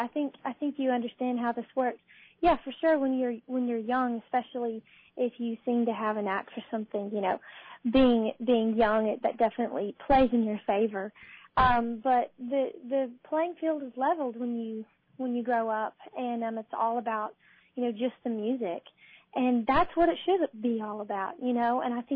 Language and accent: English; Texas, United States; And since my sisters and I play the fiddle and growing up in Texas, that's a huge part of, you know, Texas music and culture is a lot of fiddling.